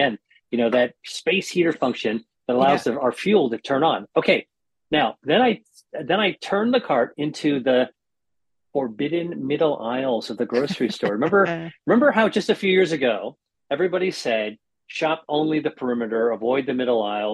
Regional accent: United States; in America, I grew up in America and we used to think of tuna, cans of tuna fish as sort of like cat food, you know.

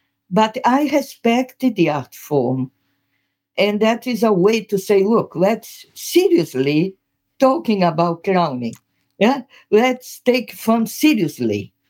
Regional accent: Brazil; accent: Brazilian; English is a second language; My accent, okay? You guys there listening to it, you might have a bit of a problem to adjust your ear to this Brazilian accent.

